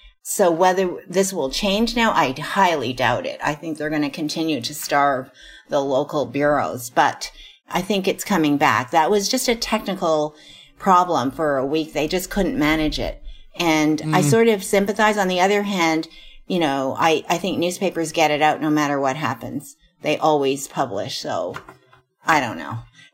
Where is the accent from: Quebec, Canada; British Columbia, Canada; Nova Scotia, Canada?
Quebec, Canada; Montreal; born there; I try to get away with saying, well, I was born in Montreal